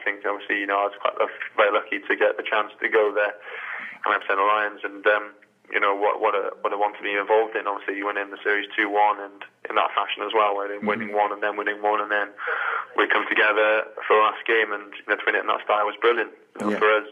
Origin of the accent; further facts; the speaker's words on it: Wales, United Kingdom; now in Northampton, United Kingdom; I grew up in Wales and all I knew was Wales as well